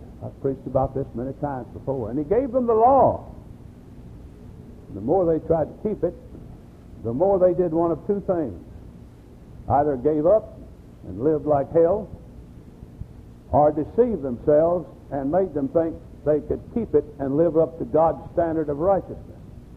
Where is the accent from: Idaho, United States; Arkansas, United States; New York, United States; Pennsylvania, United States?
Arkansas, United States; Batesville; Is this place going to be more enjoyable than when I grew up in Batesville and Arkansas and that area? Am I going to have more fun here than I did when I grew up as a boy?